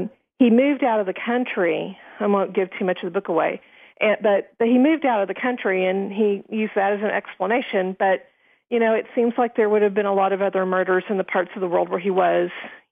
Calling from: Texas, United States; calling from Texas.

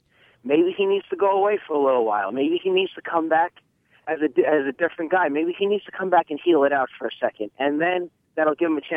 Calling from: Long Island, New York, United States; on Long Island.

